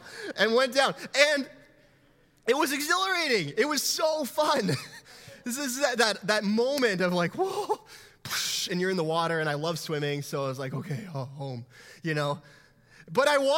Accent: Langley, British Columbia, Canada; I grew up in Langley. There's no cliffs. There's no lakes. There's a man-made lake. It's disgusting. So we don't swim in it.

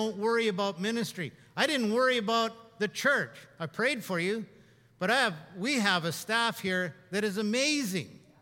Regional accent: Canada; And we said, we're from Canada. The accent, eh? Canada, eh?

